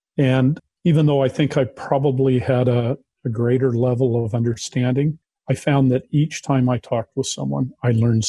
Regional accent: Salt Lake City, Utah, United States; Yeah, I grew up in Salt Lake, you know, a lifelong member of the church.

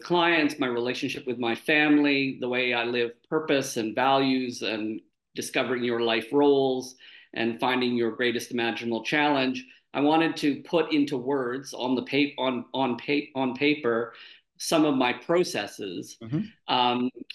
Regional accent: Canada; moved away as an adult; also born or lived in United Kingdom; I grew up in Canada and graduated with a couple of degrees before I immigrated to the United Kingdom.

